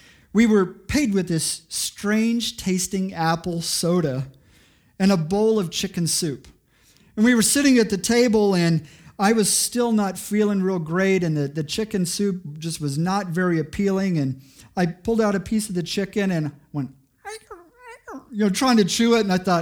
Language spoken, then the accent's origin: English; United States; And as an American, I was going to show the Colombians how hard we could work.